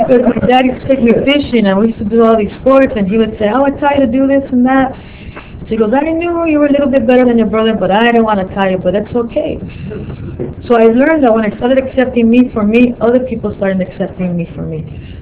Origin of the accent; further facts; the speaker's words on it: East Los Angeles, California, United States; I grew up in East LA. I don't know anybody that's really gay.